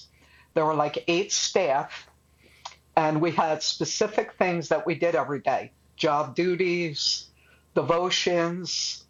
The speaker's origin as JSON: {"language": "English", "town": "Philadelphia", "region": "Pennsylvania", "country": "United States", "tie": "born or raised there", "said": "I grew up in South Philly, and so it was a hot summer night"}